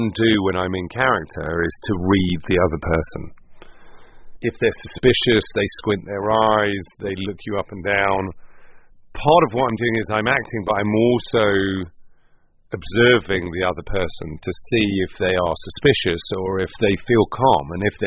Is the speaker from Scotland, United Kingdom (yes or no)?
no; London, United Kingdom; I was brought up in London